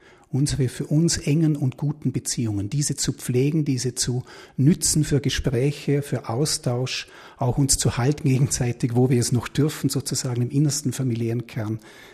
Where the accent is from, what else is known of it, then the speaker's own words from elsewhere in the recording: Vorarlberg, Austria; jetzt ist es den Knurk, würde ich als Vorarlberger sagen.